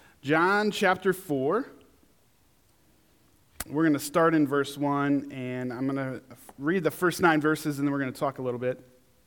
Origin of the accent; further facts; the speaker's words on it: New York, United States; Actually, two of the team were from Canada, and one was from Nebraska, and I was from New York.